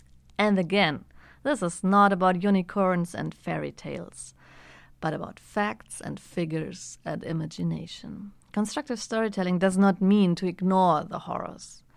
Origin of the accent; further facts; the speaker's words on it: Germany; I had just arrived in Hamburg after more than half a year outside of Germany. And I have mixed feelings towards my home country